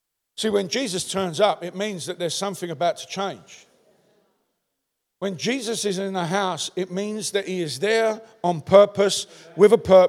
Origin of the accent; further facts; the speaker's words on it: London, United Kingdom; accent: Cockney; So here am I. I'm an English guy from London with a strong Cockney accent who obviously, you know, is not a drug addict anymore, right?